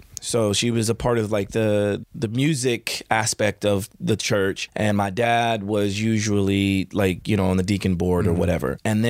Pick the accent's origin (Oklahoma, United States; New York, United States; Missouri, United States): Oklahoma, United States; Chandler; My childhood, I grew up in Chandler, Oklahoma.